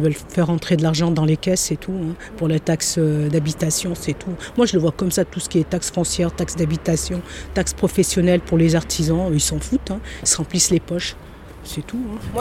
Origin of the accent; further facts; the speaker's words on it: Fontaine, France; born there; Moi, je suis née à Fontaine, je vous dis, j'habite Fontaine